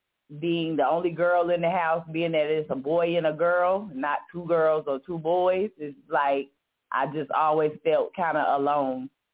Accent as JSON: {"language": "English", "town": "Charlotte", "region": "North Carolina", "country": "United States", "said": "Yes, Charlotte, North Carolina."}